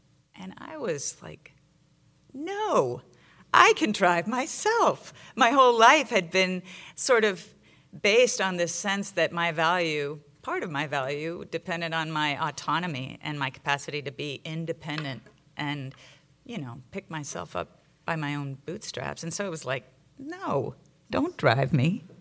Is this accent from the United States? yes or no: no; Venezuela; And I grew up in Venezuela, so mangoes were something that I could relate to.